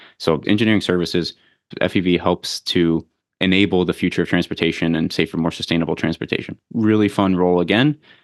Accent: Detroit, Michigan, United States; Yeah, so I'm from the Metro Detroit area. Went to University of Michigan, studied mechanical engineering

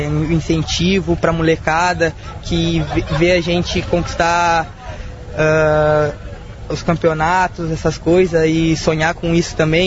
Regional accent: Cachoeirinha, Rio Grande do Sul, Brazil; Eu vim de Cachoeirinha, e onde eu morava lá não tinha pista de skate. Eu tinha que vir para Porto Alegre para conseguir andar de skate na pista do IAPI. E assim eu me criei.

